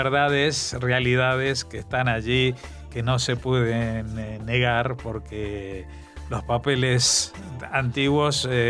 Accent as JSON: {"language": "Spanish", "country": "Argentina", "accent": "Argentine", "said": "Habrás adivinado por mi acento que soy argentino"}